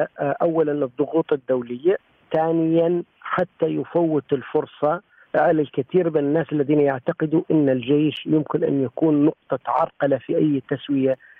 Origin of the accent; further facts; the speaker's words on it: Libya; وبالدرجة الأولى لا نستطيع كليبيين أن نحمل كل العالم مشاكلنا